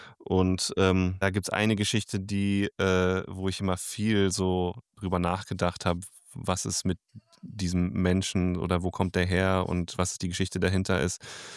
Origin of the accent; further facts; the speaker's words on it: Berlin, Germany; also born or lived in North Yorkshire, United Kingdom; also in North Yorkshire, beziehungsweise ich bin ja in Berlin aufgewachsen, ich war viel in Yorkshire und einfach durch meinen Vater und meine Familie